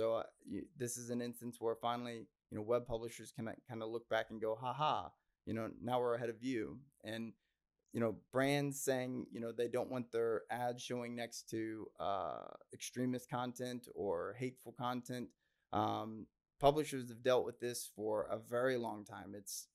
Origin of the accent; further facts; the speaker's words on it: Midwest, United States; I'm from the Midwest, and so you're going to find that I get a lot of names wrong.